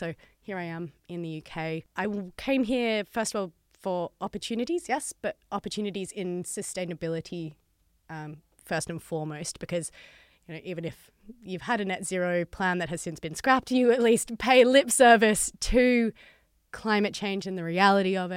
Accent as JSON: {"language": "English", "country": "Australia", "tie": "born or raised there", "said": "I was born in Australia and I grew up there, went to uni there, did the whole thing."}